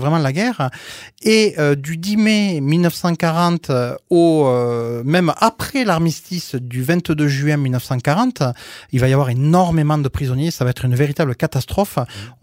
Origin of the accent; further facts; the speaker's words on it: Occitanie, France; accent: Aveyron; Ça fait presque un petit peu peur, voilà, avec mon bon accent aveyronnais.